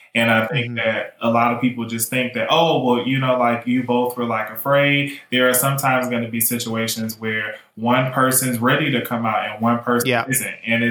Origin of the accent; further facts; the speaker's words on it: Louisiana, United States; Because we're from Louisiana and we have like French roots.